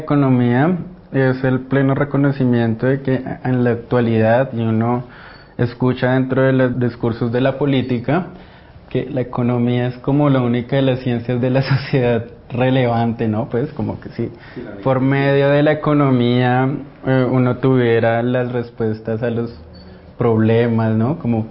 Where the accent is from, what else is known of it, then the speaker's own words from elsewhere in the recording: Colombia; now in Russia; dentro de lo que uno medio sabía cocinar acá como colombiano